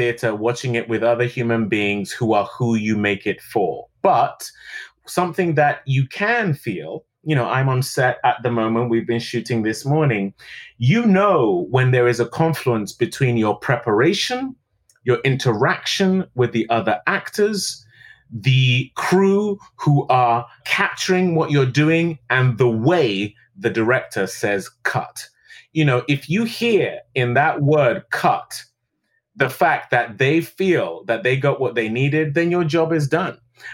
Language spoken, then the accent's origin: English; United Kingdom; there are some people who are not going to like the fact that I'm British and playing him.